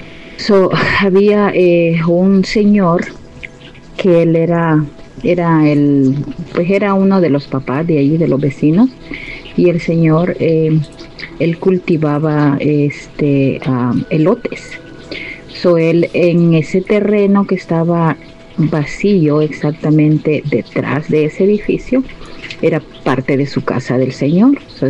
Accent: El Salvador; moved away; Pues les cuento que yo tenía como 12 años. Yo vivía en mi país, en El Salvador.

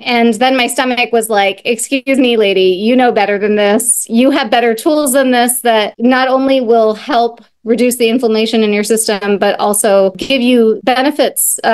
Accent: New England, United States; also born or lived in Canada; I was born in Canada and raised in New England.

